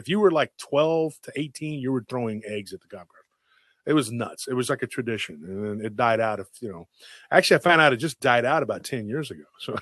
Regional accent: Taylor, Texas, United States; And the kids in my hometown of Taylor had a tradition, because I was living in Central Texas again at this time.

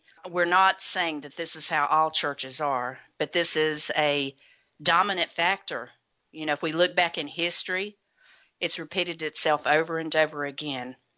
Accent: the South, United States; You know, I come from the Bible Belt. I come from the Bible Belt, you know, in the South

